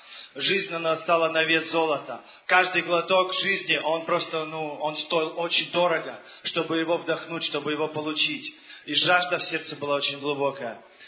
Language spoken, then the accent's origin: Russian; Lithuania; я из Литвы.